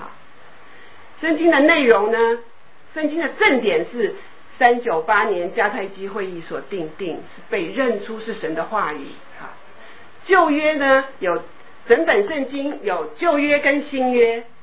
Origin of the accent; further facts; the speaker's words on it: China; 我们中国人很多东西都有押韵